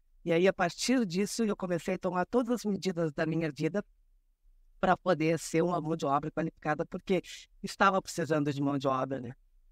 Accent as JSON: {"language": "Portuguese", "region": "Rio Grande do Sul", "country": "Brazil", "said": "porque eu sou gaúcha, né? Eu nasci no Rio Grande do Sul."}